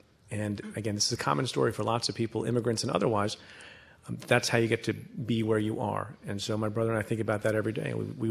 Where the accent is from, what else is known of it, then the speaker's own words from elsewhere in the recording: India; born there; My father and my mother were born in India. I was born in India.